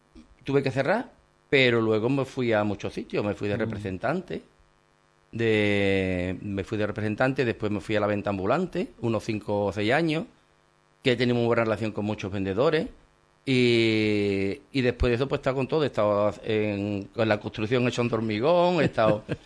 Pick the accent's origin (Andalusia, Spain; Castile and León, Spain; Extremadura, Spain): Andalusia, Spain; Lebrija; me gustan mucho las fiestas de mi pueblo, me gustan mucho las Cruces de Mayo y la Feria de Lebrija.